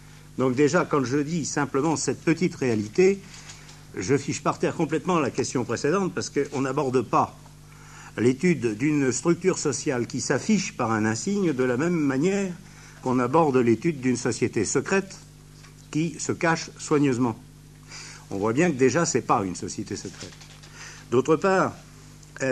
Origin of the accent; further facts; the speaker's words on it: France; now in Switzerland; je suis français et je suis en Suisse